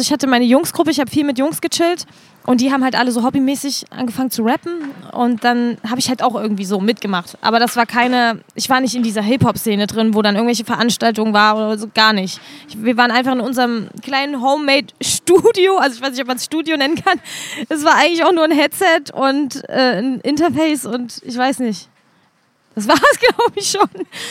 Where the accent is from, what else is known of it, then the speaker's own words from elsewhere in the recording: Leipzig, Saxony, Germany; Ich komme ja aus Grünau. Also das ist ein Problemviertel hier in Leipzig